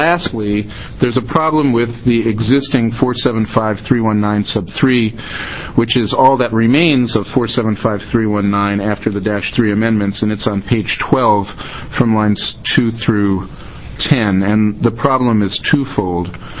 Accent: New York, United States; born there; I was born in New York, so I can talk really fast.

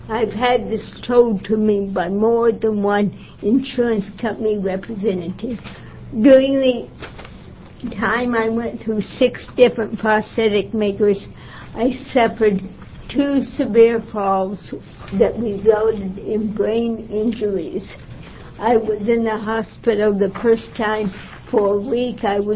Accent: Eugene, Oregon, United States; Mr. Chair, members of the committee, I'm … from Eugene, Oregon.

